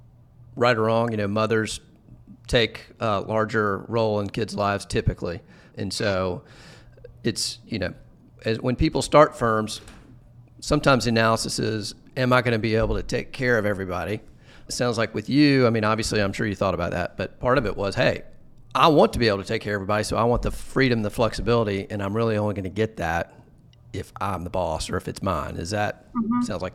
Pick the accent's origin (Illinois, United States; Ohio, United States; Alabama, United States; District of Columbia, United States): Alabama, United States; Mobile; Yeah, I grew up in Mobile, which is, you know, we had Mardi Gras too. I take my kids back every now and then.